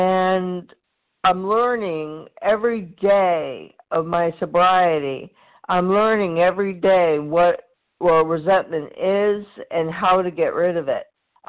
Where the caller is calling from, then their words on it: Maine, United States; The state of Maine.